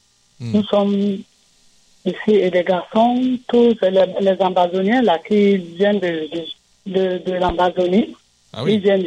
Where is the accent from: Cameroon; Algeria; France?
Cameroon; Yabassi, Littoral; Peut-être aller même dans un village parce que je suis de Yabassi.